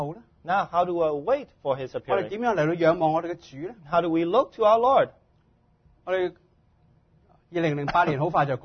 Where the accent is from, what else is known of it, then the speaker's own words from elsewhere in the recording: China; first language Cantonese; English is a second language; And when I'm able to speak to you in my mother tongue in Cantonese, I feel very close.